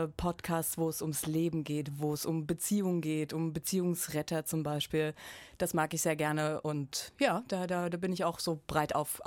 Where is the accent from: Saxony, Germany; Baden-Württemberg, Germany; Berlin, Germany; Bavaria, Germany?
Saxony, Germany; Ich komme ursprünglich aus Dresden, beziehungsweise aus so einem klitzekleinen Kaff vor Dresden. Da bin ich aufgewachsen, habe da auch mein Abitur gemacht, habe da meine schulische Ausbildung gemacht als gestaltungstechnische Assistentin.